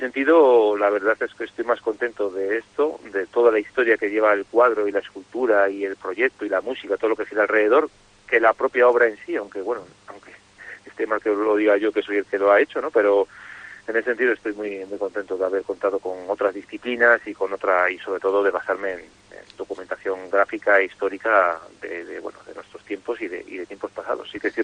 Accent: Torrelavega, Cantabria, Spain; yo soy muy de Torrelavega, la industria, todo eso me ha marcado toda la vida

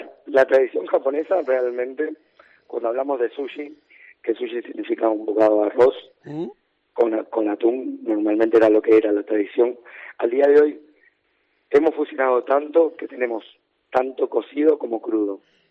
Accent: Uruguay; mira, yo soy uruguayo.

